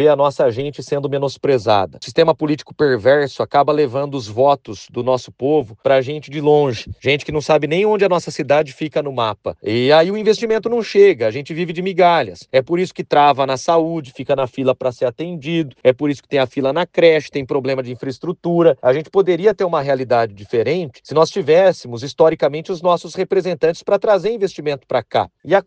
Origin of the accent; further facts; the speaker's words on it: Jaú, São Paulo, Brazil; born there; Eu vivo em Jaú, sou nascido em Jaú